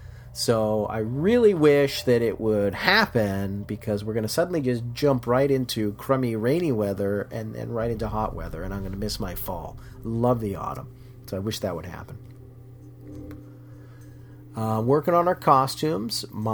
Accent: New England, United States; I grew up in New England, and I want the leaves turning.

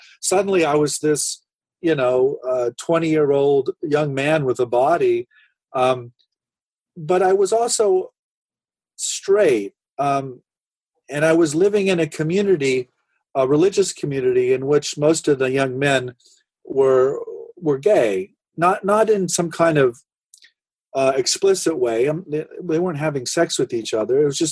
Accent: Nebraska, United States; I grew up in Nebraska in a farming community, and when I hit adolescence, I grew up, I had a kind of idyllic childhood.

